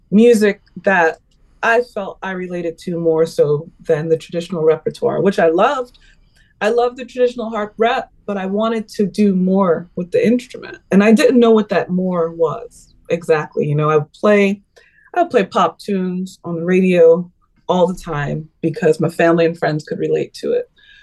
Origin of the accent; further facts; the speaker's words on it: New York, United States; And I'm from New York, so I'm like a hip hop baby.